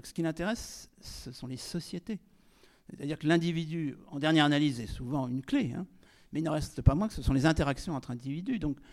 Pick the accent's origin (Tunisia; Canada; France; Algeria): France; Rennes, Brittany; also born or lived in Fougères; Alors, je suis né à Fougères, mais j'ai plutôt grandi à Rennes.